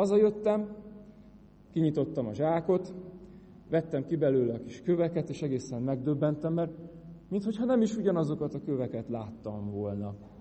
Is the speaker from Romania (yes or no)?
no; Kunszentmiklós, Bács-Kiskun, Hungary; otthon Kunszentmiklóson, ahol fölnőttem